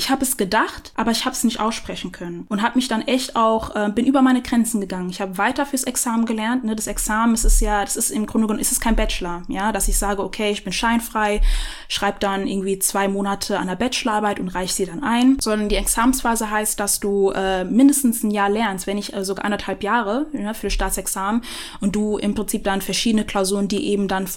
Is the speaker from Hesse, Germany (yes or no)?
yes; Rüsselsheim, Hesse, Germany; ich bin gebürtige Rüsselsheimerin.